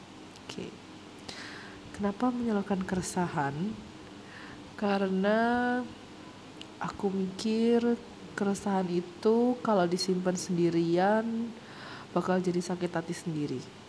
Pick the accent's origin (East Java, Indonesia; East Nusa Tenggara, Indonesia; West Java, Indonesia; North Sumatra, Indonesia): East Java, Indonesia; Surabaya; also born or lived in Jakarta; aku baru pindah ke Surabaya Januari. Tapi aku tuh asli Surabaya sebenarnya. Kemarin sempat aja kuliah pasca sarjana sama kerja beberapa tahun di Jakarta.